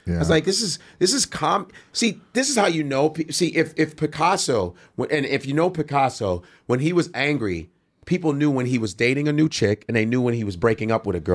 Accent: Nigeria; And I'm Nigerian.

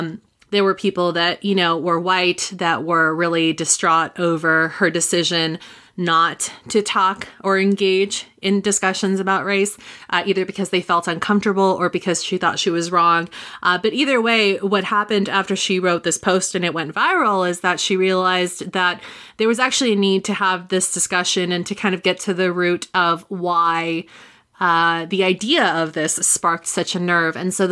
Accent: United States; like, I'm American, but we have our own history with racism and race and race relations here

